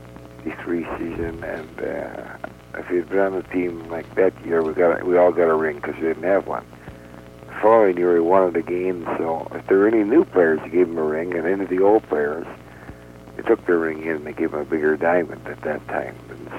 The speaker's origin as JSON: {"language": "English", "town": "Bolands", "region": "Ontario", "country": "Canada", "tie": "born there", "said": "I was born in Bolands, Ontario, which is a little town, a little village outside of Sudbury, Ontario"}